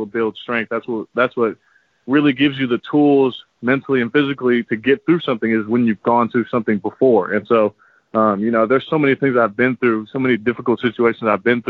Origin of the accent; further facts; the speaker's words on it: Austin, Texas, United States; Austin is my hometown, but, you know, I went to Georgetown, went to Westlake, went to Rice, love Houston. I love coming back to Texas.